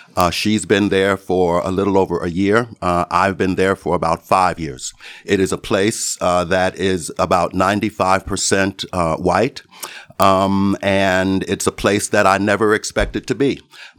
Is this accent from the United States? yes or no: yes; Chicago, Illinois, United States; now in Madison, United States; even though I grew up in Chicago 2.5 hours away, I really did not know where Madison was before I got here.